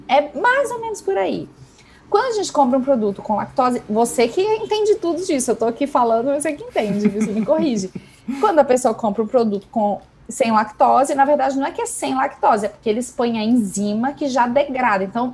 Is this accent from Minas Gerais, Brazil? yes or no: yes; Minas Gerais, Brazil; como uma boa mineira